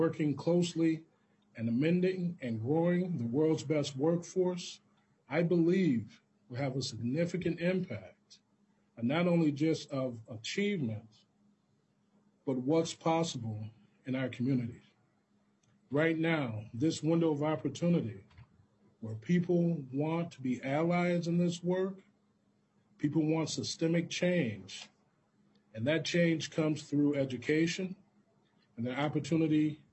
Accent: Minneapolis, Minnesota, United States; As a young man growing up in North Minneapolis, I use athletics as a way to uplift and provide me with opportunities

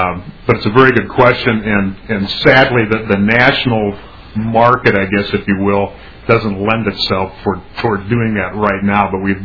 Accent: Mankato, Minnesota, United States; now in Rochester, United States; I'm a product of Minnesota education, I guess, from start to finish. I grew up in Mankato. I went to Mankato State, now Minnesota State

